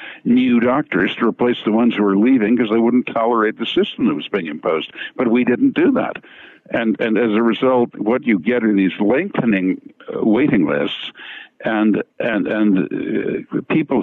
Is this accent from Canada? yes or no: yes; Canada; I'm embarrassed as a Canadian to confess to you and to your listeners the following embarrassing fact.